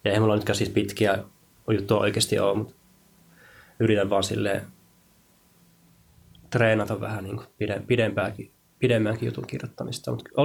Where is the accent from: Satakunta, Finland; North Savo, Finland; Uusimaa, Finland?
North Savo, Finland; Kuopio; Ja sitten mä oon Kuopiosta kotoisin